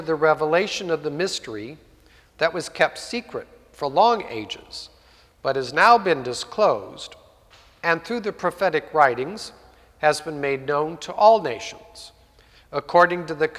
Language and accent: English; San Jose, California, United States; The main river in my hometown, San Jose, California, is named after her.